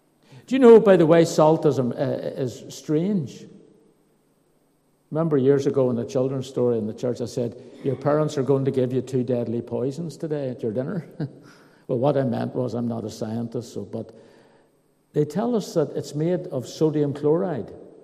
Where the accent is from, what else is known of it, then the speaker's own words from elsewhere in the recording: Belfast, Northern Ireland, United Kingdom; I grew up in Belfast, although I was a Blue man.